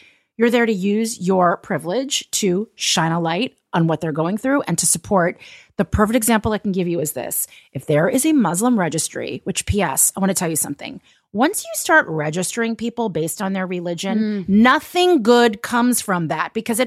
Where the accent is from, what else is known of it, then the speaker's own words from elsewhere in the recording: Los Angeles, California, United States; I've never really experienced like personal anti-Semitism. I'm from Los Angeles.